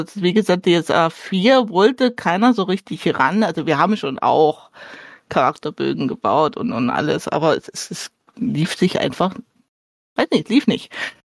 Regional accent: Ingolstadt, Bavaria, Germany; Genau, und da war bei uns in Ingolstadt immer diese GhostCon. Die hat der Max von den Kerkerkumpels schon mal erwähnt. Da dachte ich, hui. Genau. Die war mehrere Male im Jahr im Jugendzentrum in Ingolstadt und für mich war das total super.

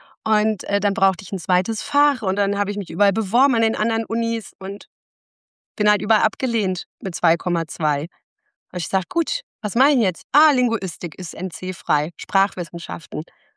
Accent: North Rhine-Westphalia, Germany; ich komme ja aus der Nähe von Bielefeld, aus Ostwestfalen, so einem ganz kleinen Ort.

